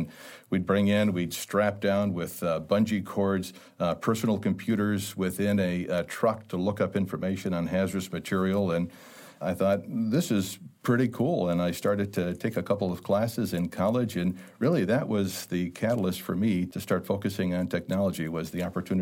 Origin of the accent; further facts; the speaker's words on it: Clawson, Michigan, United States; now in St. Louis, United States; I'm not from St. Louis. I was born and raised in Michigan. In a small town, I was born in Clawson, which is kind of a blue-collar working town, and spent the better part of my life in Michigan.